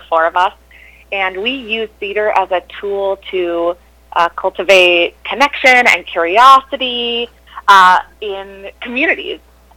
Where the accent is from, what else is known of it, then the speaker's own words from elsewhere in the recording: Larchmont, New York, United States; also born or lived in Minnesota; I grew up in Larchmont, New York, which is a suburb of New York City, and I moved to Northfield, Minnesota in 2012 when I started college.